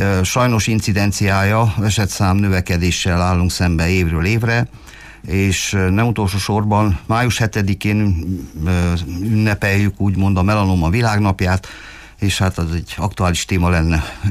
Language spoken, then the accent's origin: Hungarian; Târnăveni, Mureș County, Romania; Dicsőszentmártonban születtem a 60-as évek elején, ahol elemi iskoláit én már végeztem el, a középiskolát a Marosvásárhelyi Bolyai liceumban, ahol a 80-as évek elején érettségiztem